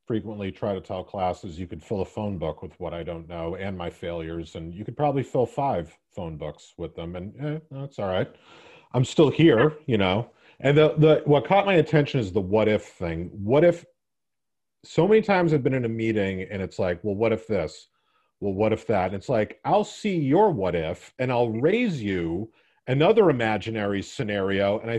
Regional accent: United States; born there; I'm a white male. I was born in America.

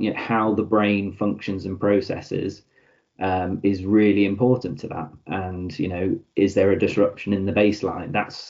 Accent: South East England, United Kingdom; Originally from down south anyway. So I was sort of born and raised and schooled in sort of Kent.

